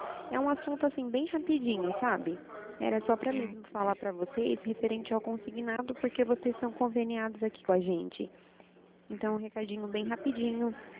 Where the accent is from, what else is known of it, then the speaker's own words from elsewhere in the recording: Araras, São Paulo, Brazil; Eu sou de Araras.